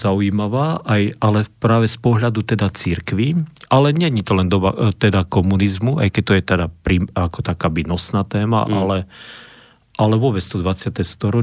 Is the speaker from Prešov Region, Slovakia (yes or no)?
no; Košice, Košice Region, Slovakia; ja som vyrastal v Košiciach, to je takže, ale vyrastal som teda však samozrejme v kresťanskej rodine